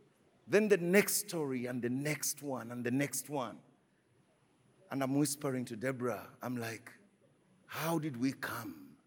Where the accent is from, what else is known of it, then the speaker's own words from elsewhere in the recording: Uganda; I come from Uganda, and our capital city is called Kampala. So I happen to live in two places. In the city, we have an apartment, and then we have a home in the country.